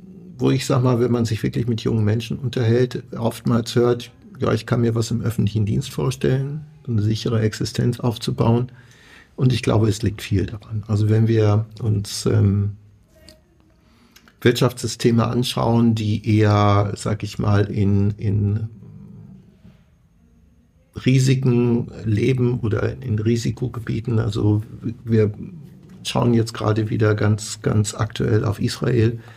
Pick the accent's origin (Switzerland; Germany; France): Germany; Wir sind hier in Deutschland, wir sind Deutsche.